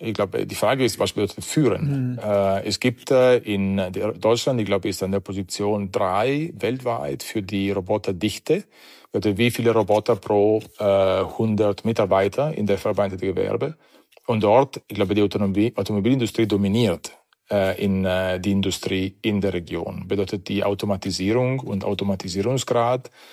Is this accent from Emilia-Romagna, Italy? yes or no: yes; Modena, Emilia-Romagna, Italy; German is a second language; now in Germany; Ich komme aus Emilia-Romagna, so ja. Modena, die Ecke. Sehr bekannt für Maranello und die Ferrari.